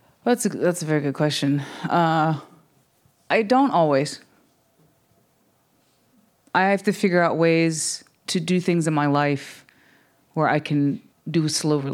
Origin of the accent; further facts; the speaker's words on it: North Carolina, United States; He's from the Piedmont of Italy, and I'm from the Piedmont of North Carolina.